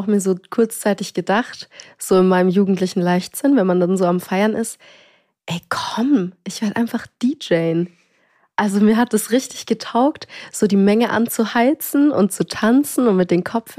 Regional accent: Bavaria, Germany; wie schön meine Heimat ist. Also das war auch in Unterfranken

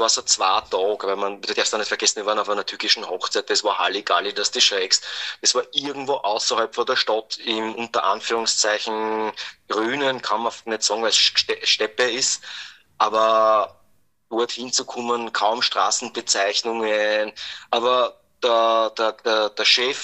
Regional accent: Austria; als Österreicher

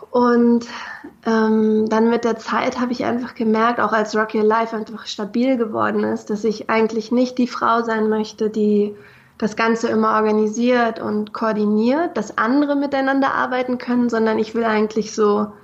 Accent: Berlin, Germany; also born or lived in Anklam; Ich komme aus Anklam, aus Mecklenburg-Vorpommern. Da bin ich geboren und bin dann in Berlin-Hellersdorf aufgewachsen.

